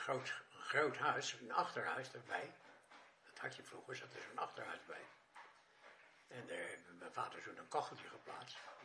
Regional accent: Leiden, South Holland, Netherlands; In de Lange Straat in Leiden.

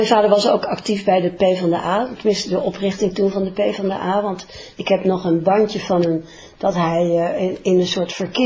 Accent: Leiden, South Holland, Netherlands; En daar ben ik eigenlijk opgegroeid. En ik ben daar opgegroeid en eigenlijk ben ik nooit meer uit Leiden weggegaan.

